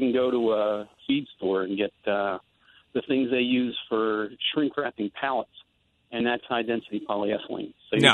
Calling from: Wallingford, Pennsylvania, United States; I'm calling from Wallingford, PA, Delaware County.

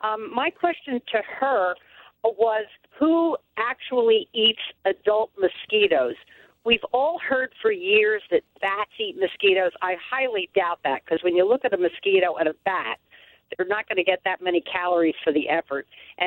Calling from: Califon, New Jersey, United States; Oh, I'm fine. I'm calling from Califon in Hunterdon County, New Jersey.

